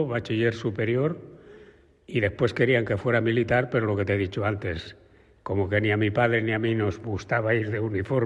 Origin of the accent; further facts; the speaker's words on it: Catalonia, Spain; also born or lived in Extremadura; Jo vaig néixer a Extremadura, però em van portar aquí que tenia 7 mesos. O sigui, en realitat soc català.